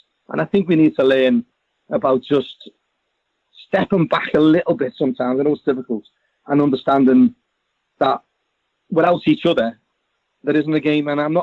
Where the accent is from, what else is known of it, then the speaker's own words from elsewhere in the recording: Liverpool, North West England, United Kingdom; Being born and bred in Liverpool